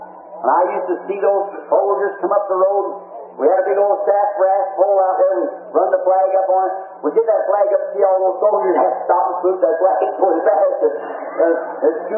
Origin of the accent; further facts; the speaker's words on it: United States; I'm American. I love my nation.